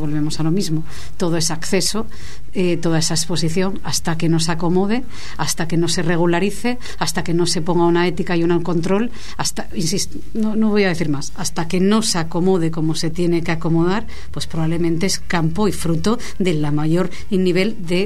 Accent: Asturias, Spain; soy asturiana, del norte de España

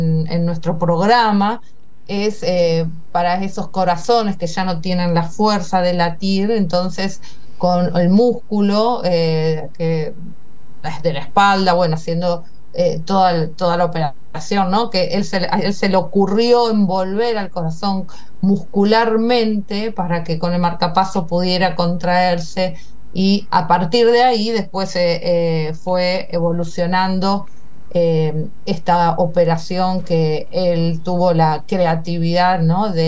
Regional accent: Rosario, Santa Fe, Argentina; bueno, yo soy rosarina, así como el doctor Chasque, de nación Santa Fe, en un pueblo de Santa Fe. Yo nací en la ciudad de Rosario, con un padre médico, infectólogo, y una madre odontóloga.

